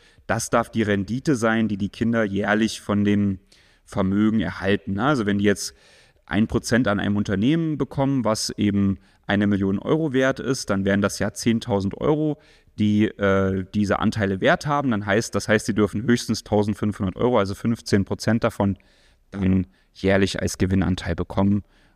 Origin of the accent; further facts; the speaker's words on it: Halle, Saxony-Anhalt, Germany; ich komme ja hier aus der Studentenstadt Halle